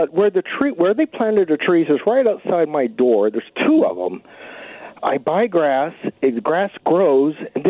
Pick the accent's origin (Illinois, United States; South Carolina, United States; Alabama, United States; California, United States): South Carolina, United States; I'm from South Carolina, and my parents had cedar trees, and this never happened.